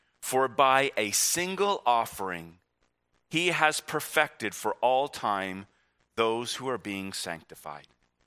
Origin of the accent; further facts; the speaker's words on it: Pacific Northwest, United States; And I grew up skiing in the Northwest